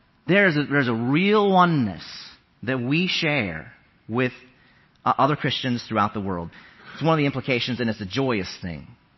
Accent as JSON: {"language": "English", "town": "Lincoln", "region": "Nebraska", "country": "United States", "said": "I'm from Lincoln, Nebraska, but it doesn't matter."}